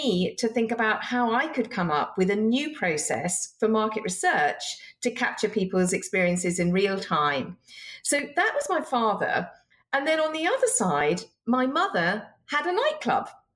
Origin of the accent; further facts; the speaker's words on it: Northern England, United Kingdom; accent: southern UK; And so that was where I grew up when I was young. It's very friendly. It's very different. And many people wouldn't know that I actually have come from the north because my accent sounds more like a southern UK person.